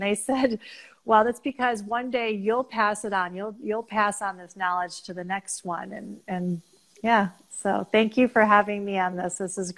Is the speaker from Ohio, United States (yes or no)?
no; Dearborn, Michigan, United States; I'm from Dearborn. I was born and raised in Dearborn.